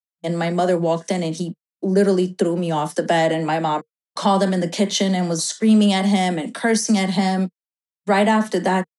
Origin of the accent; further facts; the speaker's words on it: Brazil; I think he was missing a lot of my growing up in Brazil. He would be in and out from Belo Horizonte to Rio de Janeiro.